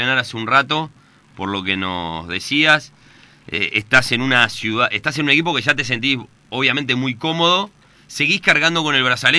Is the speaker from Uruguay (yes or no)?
yes; Uruguay; como uruguayo, porque esto nos pasa a todos los uruguayos